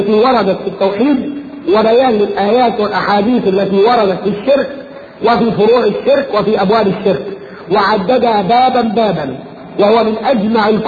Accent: Egypt; إذا عندنا في مصر

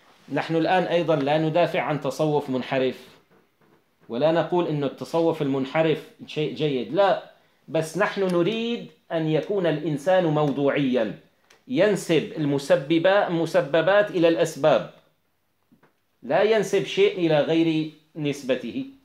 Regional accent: Syria; مثلا نحن كشعب سوري نرى في مجتمعنا كثيرا من الأشياء الفاسدة المتوارثة

